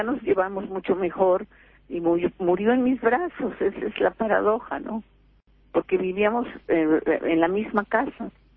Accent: Mexico; mestizo, como somos todos los mexicanos

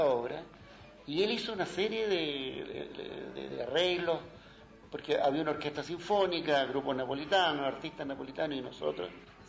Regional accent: Chile; yo soy un chileno que vive en el exilio

